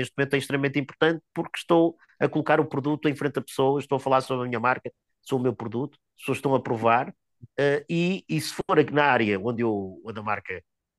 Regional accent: Porto, Norte, Portugal; Sou aqui do Porto

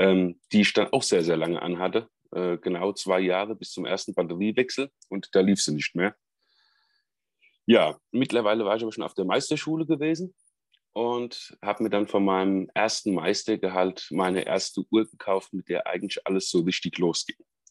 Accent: Rhineland-Palatinate, Germany; Ich komme aus dem Westerwald, zwischen Frankfurt und Köln, so für die, die sich da geografisch nicht so gut auskennen.

